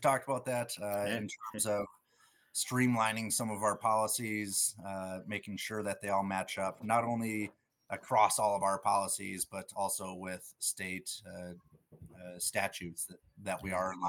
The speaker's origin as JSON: {"language": "English", "town": "Brookfield", "region": "Wisconsin", "country": "United States", "tie": "born or raised there", "said": "Born and raised in Brookfield."}